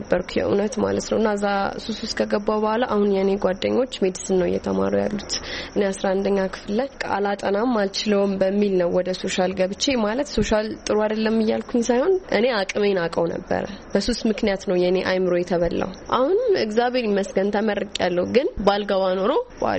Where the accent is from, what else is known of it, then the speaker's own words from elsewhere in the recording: Addis Ababa, Ethiopia; ከአዲስ አበባ ነው የመጣሁት።